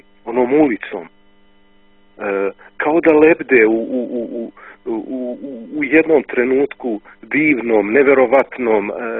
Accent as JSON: {"language": "Serbian", "region": "Belgrade", "country": "Serbia", "said": "Bili su tu neki ljudi koji su me pitali odakle sam, ja sam rekao iz Beograda"}